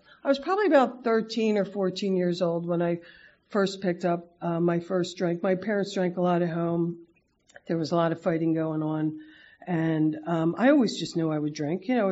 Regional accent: Philadelphia, Pennsylvania, United States; I was born in Northeast Philly, raised 5 brothers, sisters, and... it was an alcoholic household

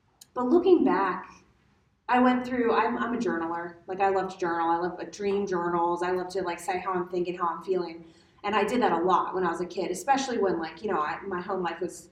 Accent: Montgomery County, United States; I grew up in Montgomery County.

